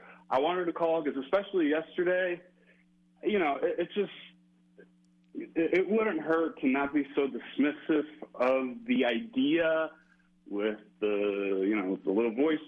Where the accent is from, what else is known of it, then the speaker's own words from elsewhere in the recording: New York, United States; moved away as an adult; now in Madrid, Spain; I'm really in Madrid. I'm from New York, but I'm here teaching English for a year.